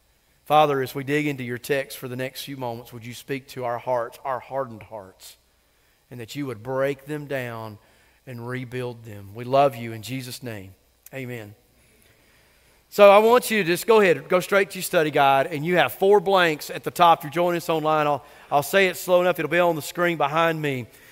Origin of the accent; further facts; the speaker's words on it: Cummings, Georgia, United States; I grew up in Cummings, so there was Sawney Mountain, and we could see it from just about anywhere in the county, and it exhibits this majesty.